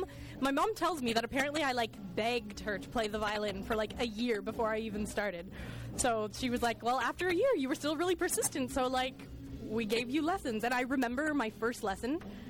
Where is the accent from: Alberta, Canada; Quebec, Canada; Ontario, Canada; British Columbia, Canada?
Ontario, Canada; Chatham; I went to Laurier here in Waterloo. I'm originally from Chatham, Ontario, and outside of Chatham, Ontario is this itty-bitty little French farming community called Pancor